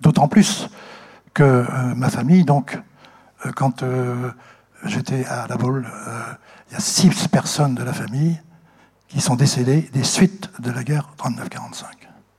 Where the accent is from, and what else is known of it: Saint-Nazaire, Pays de la Loire, France; born or raised there; also born or lived in Limerzel